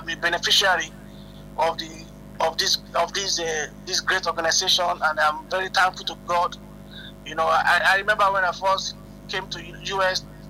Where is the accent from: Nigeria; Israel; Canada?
Nigeria; born there; I was born in Nigeria.